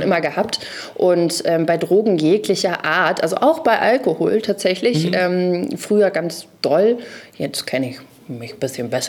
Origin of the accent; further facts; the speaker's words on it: Iserlohn, North Rhine-Westphalia, Germany; now in Hamburg, Germany; Leider ich bin Wahlhamburgerin, ja. Aber ich komme eigentlich, jetzt, vielleicht kennt es jemand, ich komme eigentlich aus Iserlohn.